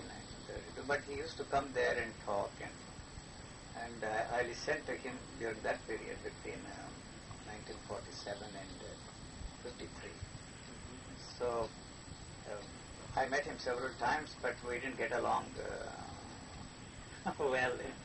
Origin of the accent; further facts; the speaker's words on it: Tamil Nadu, India; born there; South India. I was born in South India, Madras, very near Madras.